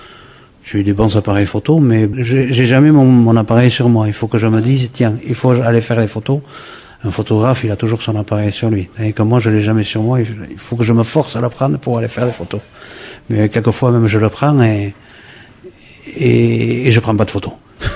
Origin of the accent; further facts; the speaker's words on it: Guéthary, Nouvelle-Aquitaine, France; j'habite à Secouas depuis maintenant 17 ans, cause de mariage. Autrement, je suis originaire de Guétari. Très difficile de quitter Guétari, mais pour Secouas, ça a été assez facile.